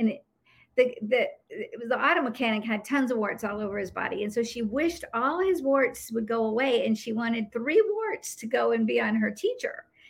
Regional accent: the South, United States; moved away; And, you know, I'm from the South. You can't hear it in my voice anymore because it got teased out of me when I moved away from the South.

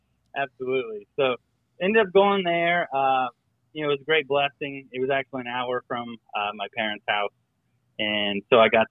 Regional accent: Ohio, United States; now in Virginia, United States; but where I was born and raised in Ohio, in junior high, it was seventh and eighth grade.

